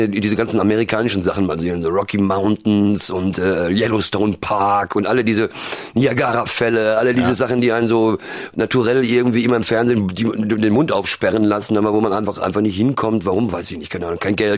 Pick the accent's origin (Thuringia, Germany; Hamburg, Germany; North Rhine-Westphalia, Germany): North Rhine-Westphalia, Germany; Mein Ruhrgebiet war meine Heimat und da ich da jetzt weg bin